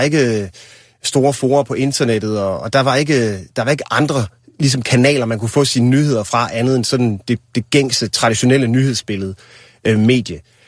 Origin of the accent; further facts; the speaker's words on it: North Denmark Region, Denmark; Nu er jeg jo gammel nordjyde og interesserer mig for aktier og privatøkonomi i det hele taget, og aktiehandel. Så da jeg voksede op som teenager i Nordjylland, der begyndte jeg jo også at kigge lidt på aktiemarkedet. Lidt senere, der flyttede jeg så til Aarhus